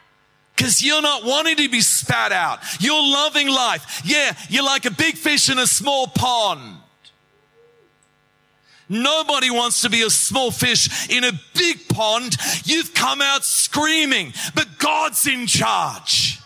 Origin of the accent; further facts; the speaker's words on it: England, United Kingdom; now in Australia; My dad came over. We came over from England back in 1965, a long time ago.